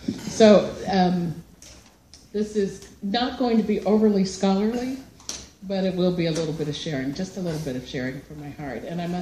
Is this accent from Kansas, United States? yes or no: yes; Kansas City, Kansas, United States; I grew up in Kansas City, Kansas, the heartland of the Midwest, where our city is surrounded by farms and plain-spoken people.